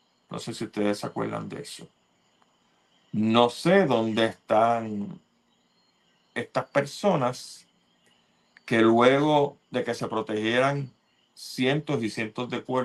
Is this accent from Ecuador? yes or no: no; Puerto Rico; La cosa se le va a poner, como decimos un puertorriqueño, los huevos se le van a poner a peseta.